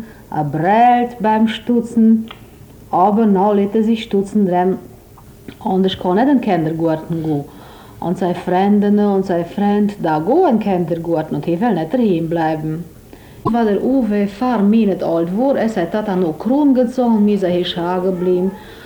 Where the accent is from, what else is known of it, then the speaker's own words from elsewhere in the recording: Bistrița, Bistrița-Năsăud, Romania; ich lebe jetzt in Krun, aber ich bin in Senkirchen geboren und habe 7 Jahre gelebt. Und dann sind wir in der Stadt gekommen und sind damals in Bistritz gelebt. Vor 3 Jahren sind wir nach Krun gezogen